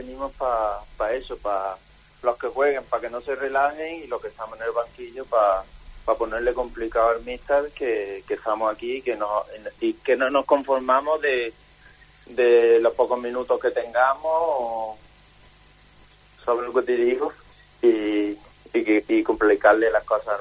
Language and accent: Spanish; Córdoba, Andalusia, Spain; como un andaluz como yo, que soy de Córdoba